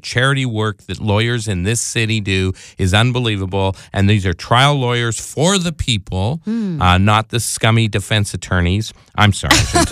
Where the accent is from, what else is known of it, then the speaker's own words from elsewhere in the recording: Canada; I'm Canadian. We call it a soiree. I say things very differently in Canada.